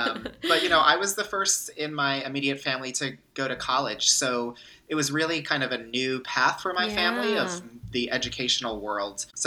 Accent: New Jersey, United States; I grew up with my mom, my dad, a sister, and a dog in New Jersey, right outside of New

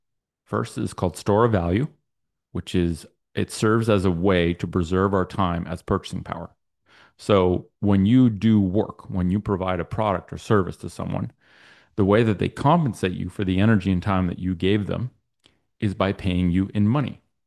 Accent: Canada; So I'm Canadian. I'm going to speak from a Canadian context.

